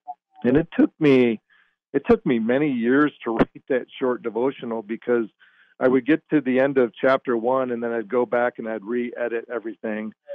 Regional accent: Michigan, United States; And so, yeah, I grew up in Michigan And my dad was a big outdoorsman.

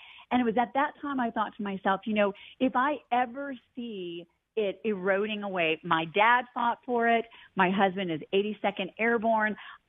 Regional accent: Aurora, Colorado, United States; I'm actually from Colorado. I'm not an invading Californian. I grew up right here on Lowry Air Force Base in Aurora. My dad was a lieutenant colonel in the Air Force.

